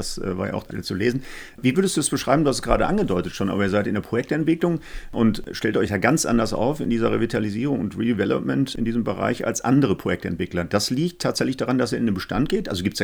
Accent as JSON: {"language": "German", "town": "Essen", "region": "North Rhine-Westphalia", "country": "Germany", "tie": "born or raised there", "said": "Ich freue mich, dass wir tatsächlich mal wieder ein Interview aus meiner Heimatstadt in Essen hier führen."}